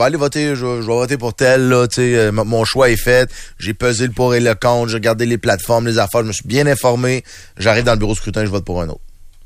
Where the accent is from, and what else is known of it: Quebec, Canada